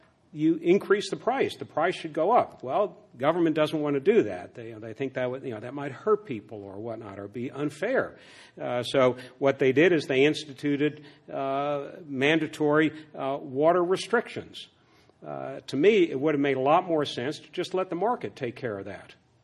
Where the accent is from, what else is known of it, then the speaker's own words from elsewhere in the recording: Georgia, United States; If in Georgia, for example, in my home state